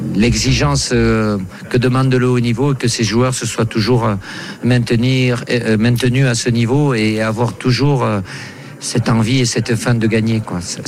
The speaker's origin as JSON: {"language": "French", "country": "France", "said": "Je suis pas objectif parce que je suis français"}